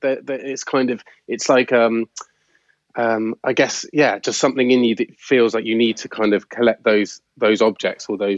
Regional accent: South West England, United Kingdom; so I grew up in Gloucestershire

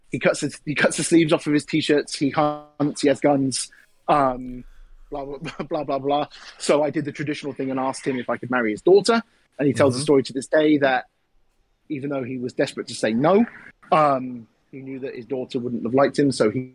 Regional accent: England, United Kingdom; accent: English; now in Denver, United States; My accent, I wouldn't put handsome. I think my accent is what American people tend to appreciate people with different accents.

